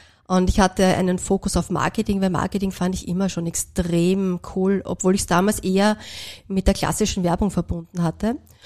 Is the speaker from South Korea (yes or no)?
no; Perchtoldsdorf, Lower Austria, Austria; also born or lived in Mödling; ich bin in Mödling bei Wien geboren worden und hatte das große Glück, im wunderschönen Perchtersdorf, das ist ein Weinbaugebiet, groß zu werden an der Wiener Stadtgrenze.